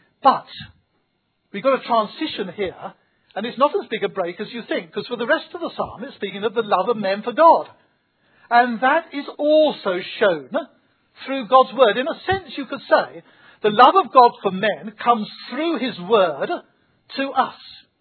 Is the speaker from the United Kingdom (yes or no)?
yes; England, United Kingdom; Well, we're English, I suppose. In South Africa, they do that sort of thing much more overall.